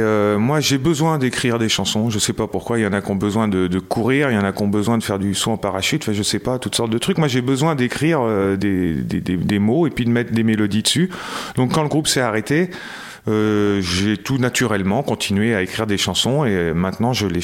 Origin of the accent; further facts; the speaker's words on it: Poitiers, Nouvelle-Aquitaine, France; C'était dans la région de Poitiers, parce qu'on est de Poitiers, ouais.